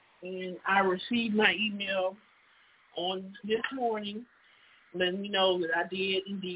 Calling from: Mobile, Alabama, United States; I'm calling from Mobile, Alabama.

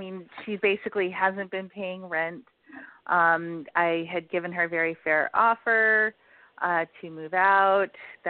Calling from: Virginia, United States; I'm calling from Virginia.

